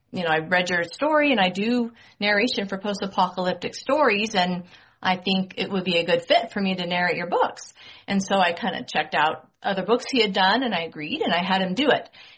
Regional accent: San Jose, California, United States; now in Utah, United States; because that's where I live now. But I'm from California. I, just like Lynette, grew up in San Jose.

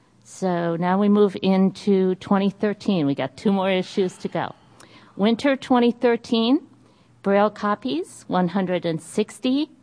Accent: Boston, Massachusetts, United States; accent: Boston; Boy, I'm slipping into my Boston accent here for anybody who's really listening.

